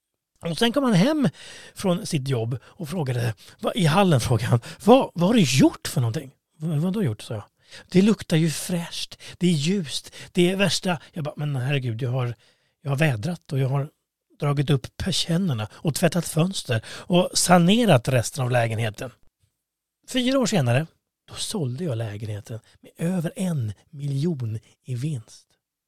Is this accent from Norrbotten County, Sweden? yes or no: no; Stockholm, Stockholm County, Sweden; born there; accent: mix of Östergötland, Gothenburg and Stockholm dialects; also born or lived in Östergötland; Min dialekt, ja, det är väl en blandning av östgötska, göteborgska och kanske stockholmska, jag vet inte. Men jag föddes ju i Stockholm. Och därefter så flyttade jag, efter då gymnasiet, så flyttade jag till Östergötland.